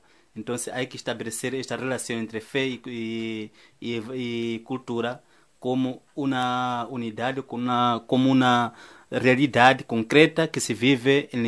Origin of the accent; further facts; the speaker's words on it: Chimoio, Manica, Mozambique; now in Spain; Soy de Chimoio, que está en la parte centro de Mozambique.